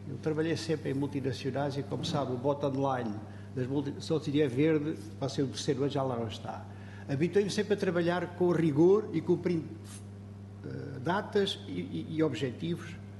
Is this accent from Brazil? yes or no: no; Pedrógão, Alentejo, Portugal; moved away as an adult; sou alentejano, nasci no Pedrógão Vidigueira